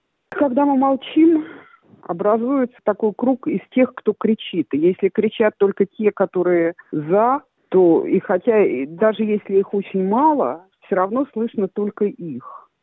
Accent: Moscow, Russia; now in Adelaide, Australia; Вообще я москвичка, но с маминой стороны бабушка и дедушка у меня с Украины, так что есть родные оттуда, с Украины

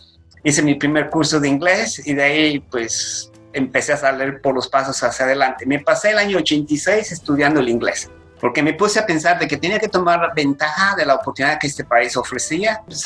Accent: Guatemala; moved away; also born or lived in Mexico / Honduras; no tuve otra alternativa más que salir de Guatemala hacia México a principios de enero, justo el 6 de enero, el Día de Reyes, llegué a la Ciudad de México del 83 y ahí fue mi comienzo de mi vida fuera de Guatemala.

